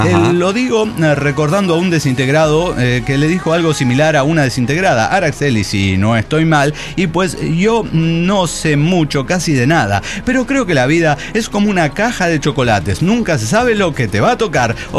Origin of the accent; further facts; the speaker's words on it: Venezuela; comenzó la reconversión monetaria en mi país. República Bolivariana de Venezuela.